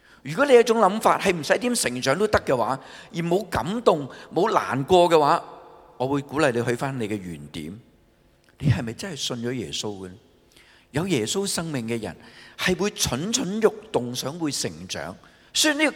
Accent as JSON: {"language": "Cantonese", "country": "China", "said": "我哋中国人信耶稣"}